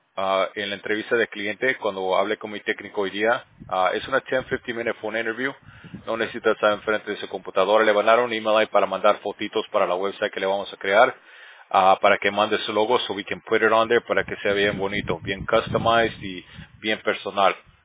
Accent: Bolivia; now in United States; casi no he conocido a bolivianos aquí en California. Aquí no hay nada. Yo creo que soy el único boliviano aquí en California.

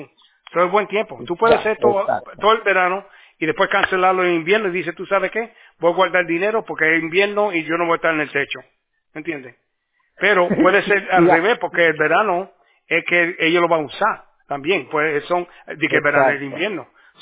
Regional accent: Puerto Rico; Sí, boricua, ¿cómo tú sabes?

